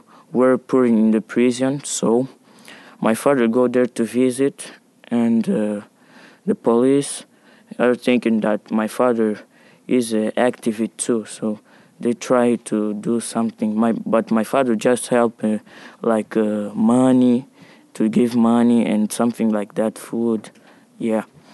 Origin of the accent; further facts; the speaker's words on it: Cabinda, Angola; English is a second language; I am from Angola, but I came from Cabinda, is separately from Angola.